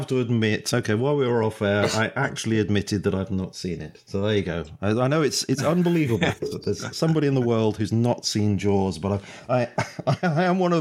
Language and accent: English; United Kingdom; Oh, sorry, I'm very British, aren't I?